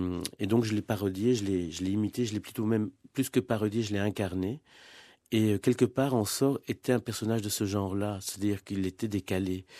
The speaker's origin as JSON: {"language": "French", "town": "Mol", "region": "Flanders", "country": "Belgium", "tie": "born there", "also_born_or_lived": "Vienna, Austria", "said": "je suis né en Belgique, en Flandre, à Mol. Mes parents sont venus en 58 ici. À 10 ans, on est reparti vivre à Vienne, en Autriche. J'y ai vécu 10 ans."}